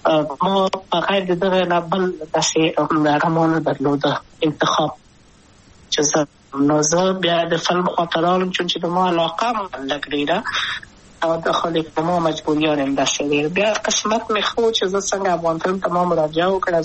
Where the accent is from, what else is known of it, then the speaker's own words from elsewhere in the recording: Kabul, Afghanistan; also born or lived in Wardak; زه خو اصلا د وردګو ولایت یم